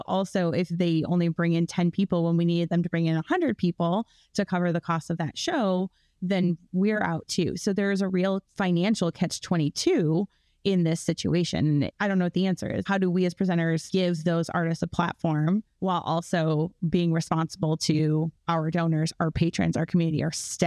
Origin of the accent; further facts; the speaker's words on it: Michigan, United States; And it made me think specifically about growing up in West Michigan.